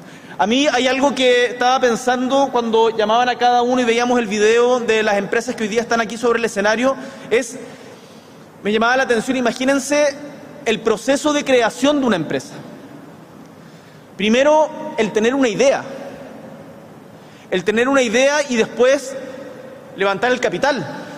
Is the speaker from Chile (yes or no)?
yes; Chile